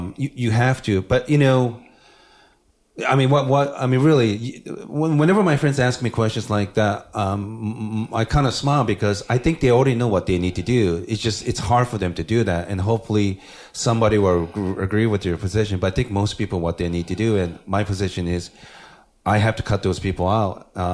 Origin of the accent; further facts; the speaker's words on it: Japan; you know, I grew up in Japan, so everybody looks the same.